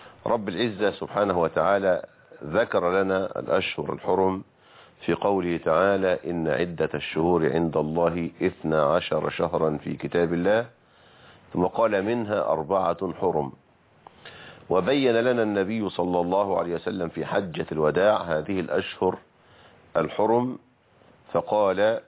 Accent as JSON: {"language": "Arabic", "country": "Egypt", "accent": "Egyptian", "said": "ذو القعدة كما نقول بلهجتنا المصرية ذو القعدة شهر حرام"}